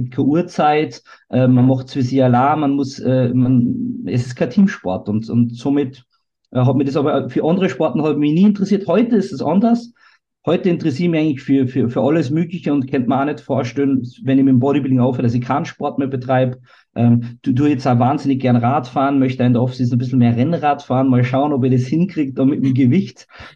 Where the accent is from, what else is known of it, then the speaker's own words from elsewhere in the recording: Salzburg, Austria; ich war in Salzburg, wo ich herkomme